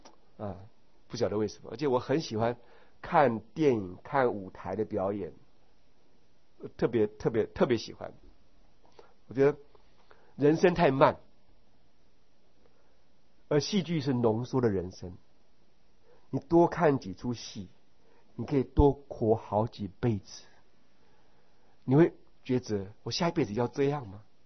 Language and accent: Chinese; Taiwan; also born or lived in Malaysia; 你看我是标准的台湾人，国语还讲得很像外省人，对不对？我讲英文的时候呢，人家认为我是 ABC 啊。我大概好几年住在马来西亚的时候呢